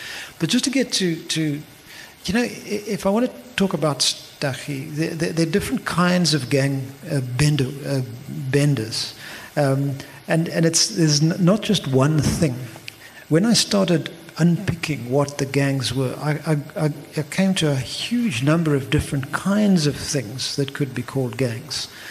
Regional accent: Eastern Cape, South Africa; now in Cape Town, South Africa; I come from the Eastern Cape, so I came to Cape Town.

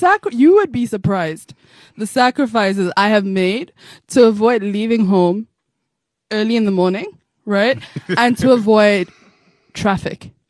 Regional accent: South Africa; My mother feels the same way, and I'm South African.

